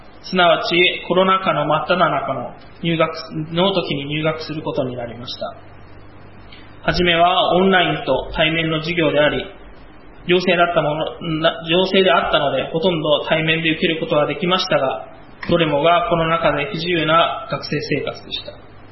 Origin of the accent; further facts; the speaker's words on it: Chiba, Japan; 私は千葉県出身なので、総武線で東京に向かっている時だったと思います。